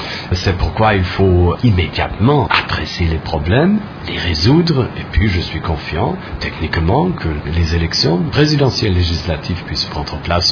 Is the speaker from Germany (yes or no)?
yes; Germany; pas seulement au Congo, aussi en Allemagne, mon pays d'origine, c'est aussi tendu.